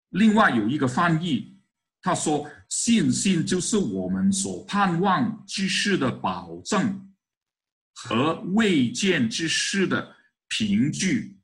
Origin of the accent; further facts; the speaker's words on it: China; 我们从中国来的很多都是知识分子